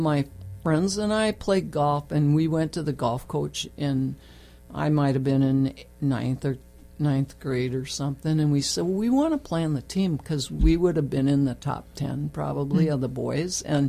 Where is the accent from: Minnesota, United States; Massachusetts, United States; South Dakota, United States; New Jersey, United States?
Minnesota, United States; Glenwood; Yeah, I grew up in Glenwood, Minnesota, central Minnesota on Lake Minnewaska. And that, you know, it was a small town.